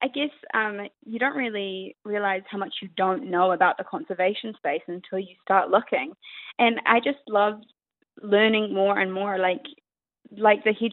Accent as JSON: {"language": "English", "country": "New Zealand", "said": "You know, we're Kiwi, and we need to protect the species that means so much to really all of us, I think."}